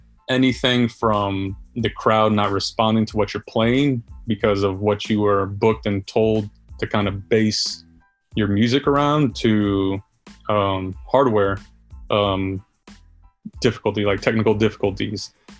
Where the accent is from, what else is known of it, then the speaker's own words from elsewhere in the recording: Atlanta, Georgia, United States; I think the first one was DJ Baby U, growing up in Atlanta, listening to him on the radio